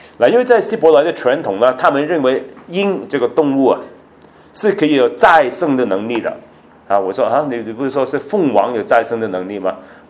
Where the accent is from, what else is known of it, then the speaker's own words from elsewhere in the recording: Hong Kong; 我在香港长大，所以常常可以在海边。